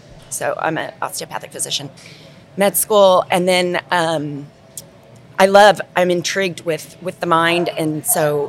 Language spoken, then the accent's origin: English; Dodge City, Kansas, United States; So I'm from Dodge City, Kansas.